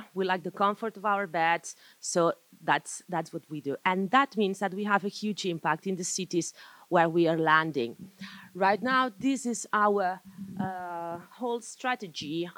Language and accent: English; Barcelona, Catalonia, Spain; English is a second language; I'm not Hungarian. I come from Barcelona